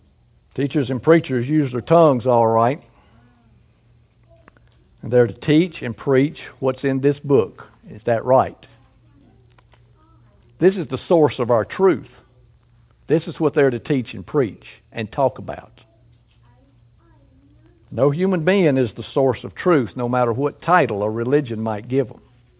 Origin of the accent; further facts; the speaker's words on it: the South, United States; Oh, they can tell I'm from the South, yes. My speech gives that away.